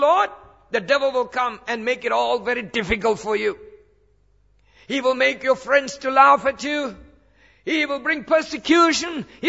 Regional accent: India; When I was growing up in India

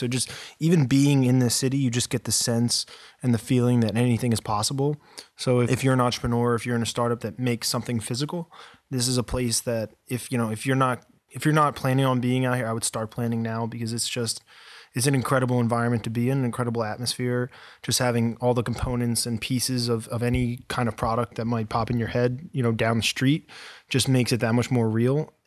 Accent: Atlantic City, New Jersey, United States; I'm from Atlantic City, New Jersey. Again, went to Drexel University with David, along with our other partner who we're out here with, named Mark.

